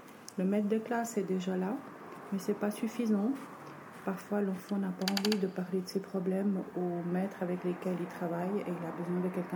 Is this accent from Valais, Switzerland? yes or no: no; Épalinges, Vaud, Switzerland; À Épalinges.